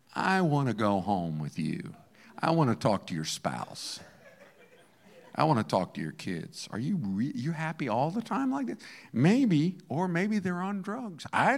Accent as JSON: {"language": "English", "country": "United States", "said": "He didn't like me because I was from America."}